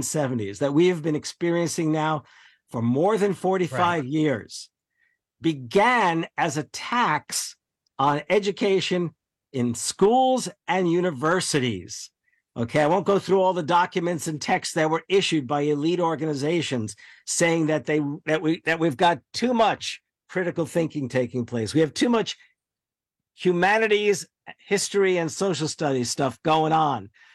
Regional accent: New Jersey, United States; I was giving a talk in my home state, well, my state of my childhood, New Jersey, in the Milburn Public Library.

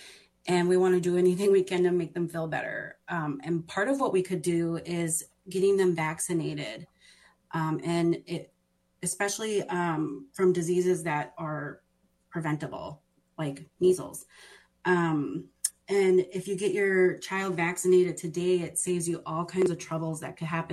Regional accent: Minneapolis, Minnesota, United States; Born and raised in South Minneapolis, still a South Minneapolis resident.

